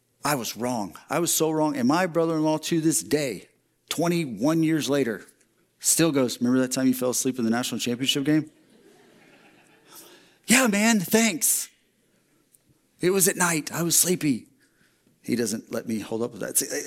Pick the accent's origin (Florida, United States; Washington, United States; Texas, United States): Texas, United States; I'm from Texas, born and raised, spent 43 years of my life in Texas.